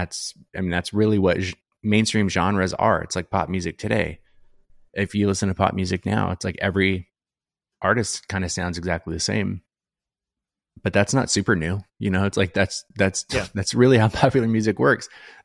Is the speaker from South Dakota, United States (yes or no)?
no; Phoenix, Arizona, United States; I grew up in Phoenix, so playing shows in Phoenix